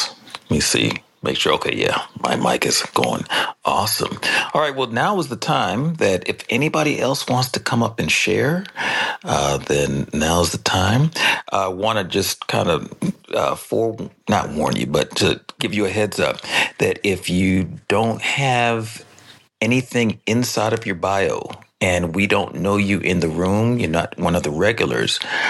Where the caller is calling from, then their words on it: Newark, New Jersey, United States; Okay, I'm calling from Newark, New Jersey.